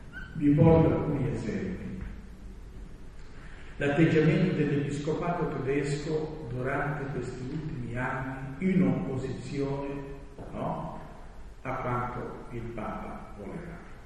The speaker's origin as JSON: {"language": "Italian", "region": "Sicily", "country": "Italy", "said": "durante un dibattito a Catania, io sono siciliano"}